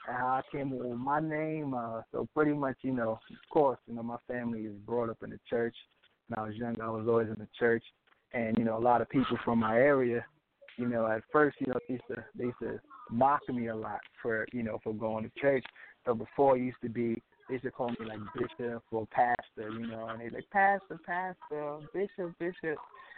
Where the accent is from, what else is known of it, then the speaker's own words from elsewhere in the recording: Brooklyn, New York, United States; I'm from Bed-Stuy, Brooklyn, New York.